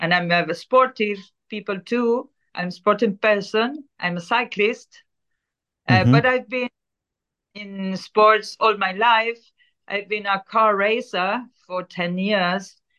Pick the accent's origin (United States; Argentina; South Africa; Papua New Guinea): Argentina; English is a second language; all our families came to Argentina many years ago. I come from Germany, Ireland, Italy, Spain, and those, we are 90% and 99% European